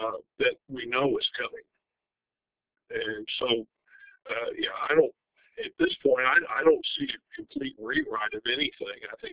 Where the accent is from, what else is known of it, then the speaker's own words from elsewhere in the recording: Waco, Texas, United States; As far as my background goes, I graduated from born and raised in Waco, graduated from Baylor in 1977